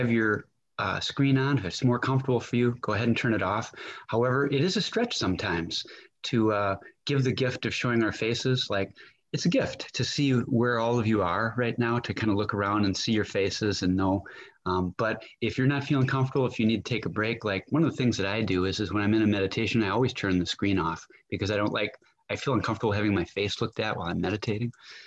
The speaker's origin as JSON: {"language": "English", "region": "Minnesota", "country": "United States", "said": "I am beaming to you live from St. Paul, Minnesota, and if any of you are wondering about my accent, I'm pretty Irish, besides being Minnesotan."}